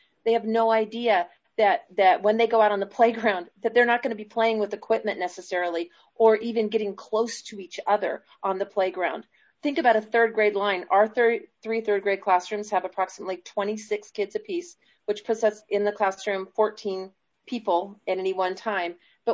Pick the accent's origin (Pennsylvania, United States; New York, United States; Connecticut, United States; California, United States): California, United States; Marysville; This is my 31st year in this district. I born and raised in Marysville, went through all the school system here, and have been really proud to be part of this district.